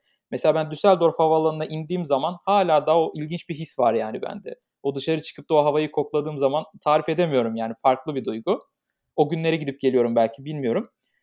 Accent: Isparta, Turkey; moved away as an adult; also born or lived in Uşak; now in Germany; 93 Uşak doğumluyum. 98'de babamın mesleği dolayısıyla Isparta'ya geçiyoruz ve benim tüm eğitim, öğretim hayatım Isparta'da geçiyor 2018 yılına kadar. 2018 yılında da üniversiteyi bitirir bitirmez 5 gün içerisinde soluğu Almanya'da aldım.

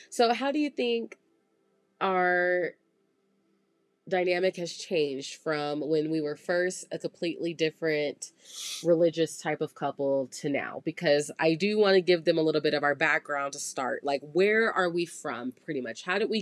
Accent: Oklahoma, United States; Because we're from Oklahoma originally.

